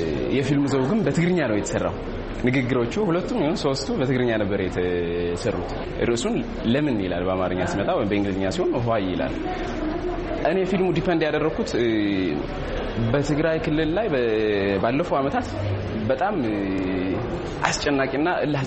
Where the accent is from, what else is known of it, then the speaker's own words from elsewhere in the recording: Tigray, Ethiopia; እኔ ከትግራይ ክልል ነው የመጣሁት።